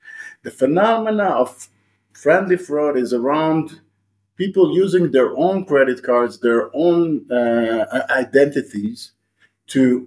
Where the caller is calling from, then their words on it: Tel Aviv, Tel Aviv District, Israel; I'm joining out of Tel Aviv, which is certainly sunny, not to mention hot.